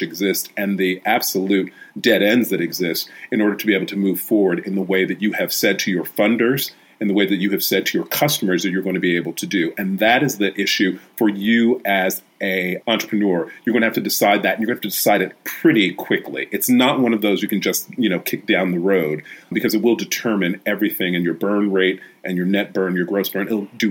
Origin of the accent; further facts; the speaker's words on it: United States; moved away as an adult; now in United Kingdom; When I came from the United States, I moved here about 8 years ago